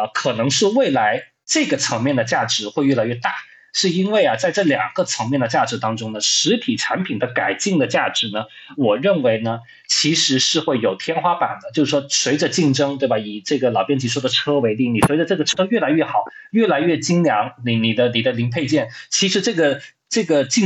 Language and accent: Chinese; China; 可能是我们中国人享有的比较大的一个、比较主要的一种自由哈